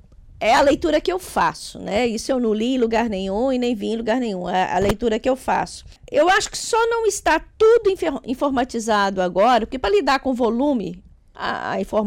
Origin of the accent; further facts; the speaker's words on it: Belo Horizonte, Minas Gerais, Brazil; now in Braga, Portugal; Eu saí do Brasil, saí da minha cidade lá no Brasil e vi, saí de Belo Horizonte e vi morar em Braga, porque eu queria exatamente aquela vida de Braga.